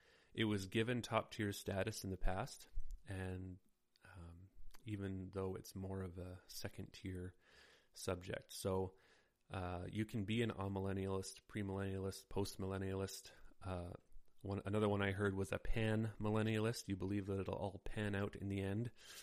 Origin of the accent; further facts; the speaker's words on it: Canada; one of the values of society where I live, as a Canadian, is that everyone gets along and nobody rocks the boat